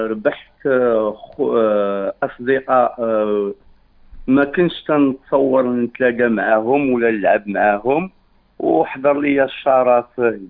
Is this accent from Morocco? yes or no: yes; Morocco; وما حسيتش بالله أنا مغربي